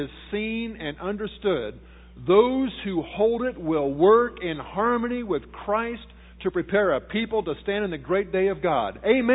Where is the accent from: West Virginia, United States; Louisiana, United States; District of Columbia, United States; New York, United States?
District of Columbia, United States; Washington; I grew up in Washington, D.C., I took my little Volkswagen Bug to the gas station, gave it 10 gallons of gas for $2.70.